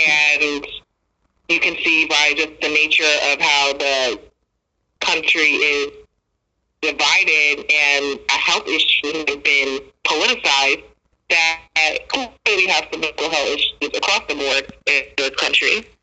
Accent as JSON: {"language": "English", "region": "New Jersey", "country": "United States", "tie": "born or raised there", "said": "and I grew up in New Jersey"}